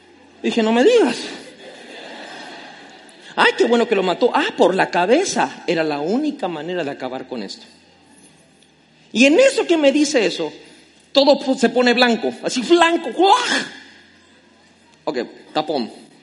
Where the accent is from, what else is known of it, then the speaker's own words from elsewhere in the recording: Tabasco, Mexico; como buen tabasqueño chismosísimo, me colgaba de la ventana